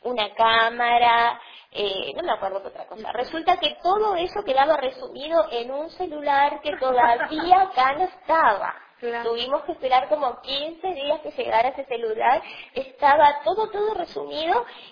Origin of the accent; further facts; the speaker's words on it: Montevideo, Uruguay; En un momento cuando me vine de Montevideo, extrañé horrible, ¿no?